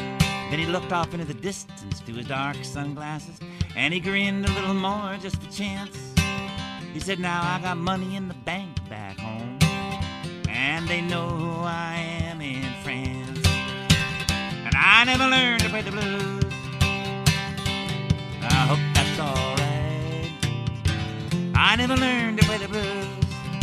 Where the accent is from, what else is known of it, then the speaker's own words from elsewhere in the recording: Palo Alto, California, United States; born there; I was born in Palo Alto, you know.